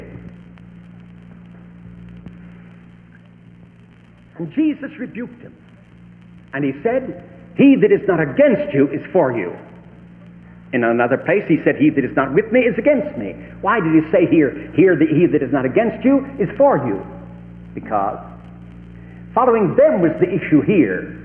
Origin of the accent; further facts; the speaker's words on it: the South, United States; I come from the Southland and love it.